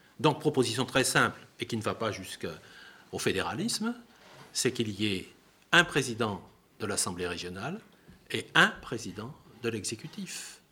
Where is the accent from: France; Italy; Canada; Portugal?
France; Toulouse, Occitanie; pourtant c'était Toulouse, c'était Midi-Pyrénées, on est de Toulouse